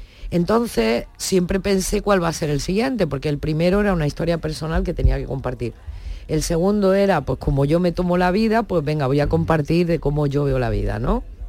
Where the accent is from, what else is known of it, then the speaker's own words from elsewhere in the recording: La Zubia, Andalusia, Spain; me presenté con un seudónimo al cartel del carnaval de mi pueblo, que es La Zubia, en Granada, y lo gané.